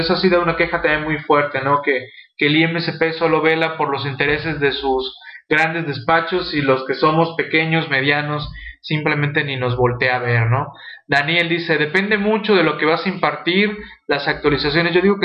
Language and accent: Spanish; San Luis Potosí, Mexico; soy de San Luis Potosí